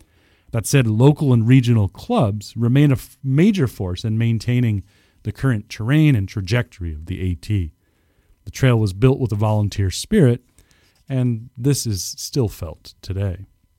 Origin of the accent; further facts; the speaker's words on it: Connecticut, United States; In my home state, Connecticut, the trail takes you along the Housatonic River for dozens of miles.